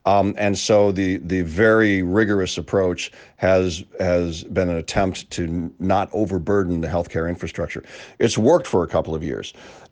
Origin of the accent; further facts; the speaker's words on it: United States; As an American, initially it was a bit of a shock, I guess, to kind of be tracked that closely.